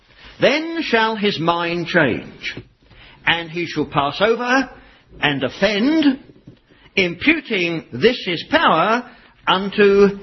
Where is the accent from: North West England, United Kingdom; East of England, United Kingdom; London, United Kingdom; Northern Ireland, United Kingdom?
London, United Kingdom; Now, since I'm from the London area, I should probably say at the end, uck